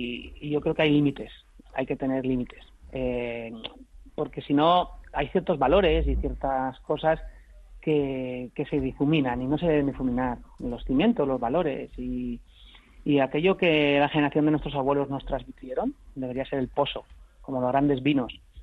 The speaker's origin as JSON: {"language": "Spanish", "town": "Teruel", "region": "Aragon", "country": "Spain", "said": "Yo me volví a Teruel en el autocar de línea."}